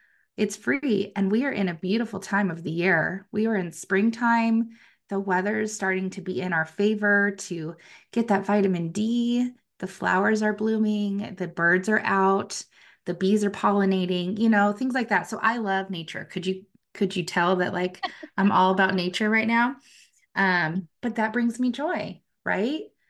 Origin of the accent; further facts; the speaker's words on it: San Diego, California, United States; I came from San Diego. I think $5 was when I was a child.